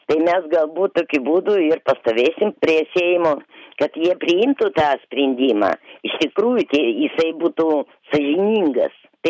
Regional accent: Vilnius, Vilnius County, Lithuania; ir aš esu iš Vilniaus.

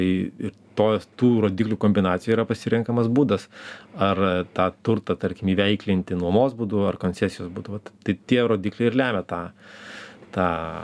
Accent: Vilnius, Vilnius County, Lithuania; nes mes matom visi, kaip vilniečiai vaikštom pro šalį

